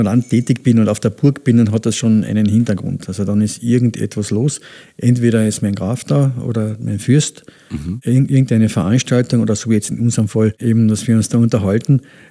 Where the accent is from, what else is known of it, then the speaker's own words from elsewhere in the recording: Villach, Carinthia, Austria; also born or lived in Nötsch; now in Althofen, Austria; Geboren bin ich in Nötsch bei Villach, aufgewachsen in Villach bei meinen Großeltern und bin dann nach meiner Militärkarriere dann hier in Althofen gelandet.